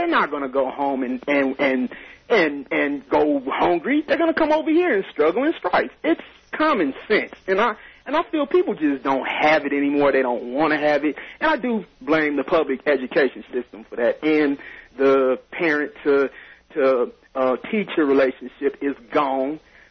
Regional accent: Los Angeles, California, United States; now in Denver, United States; I'm kind of homesick as it is living in Denver. I'm originally from Los Angeles.

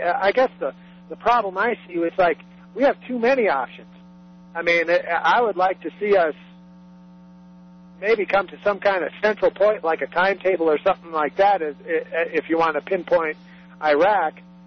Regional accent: Colorado Springs, Colorado, United States; You know, I'm from Colorado Springs.

